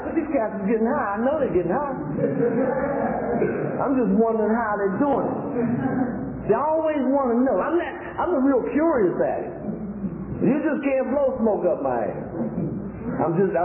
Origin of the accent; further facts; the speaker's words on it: Pittsburgh, Pennsylvania, United States; And I'm from the Pittsburgh area.